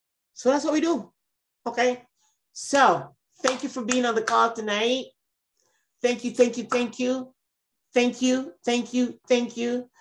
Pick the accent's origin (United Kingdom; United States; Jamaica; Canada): Jamaica; I'm able to speak Patois because I'm from Jamaica. So therefore, I could talk to my Jamaican people in Patois. I don't know nothing about Spanish.